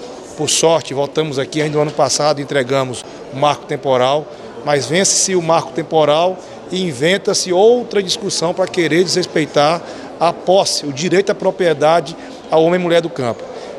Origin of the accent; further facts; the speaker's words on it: Tocantins, Brazil; lá no meu estado de Tocantins